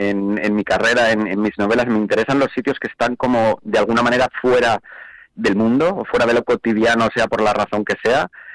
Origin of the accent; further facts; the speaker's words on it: Majadahonda, Community of Madrid, Spain; De Majadahonda. Mi infancia fue en Majadahonda hasta los 18 años y toda mi niñez y todos los recuerdos que yo tengo de donde crecí fue en Majadahonda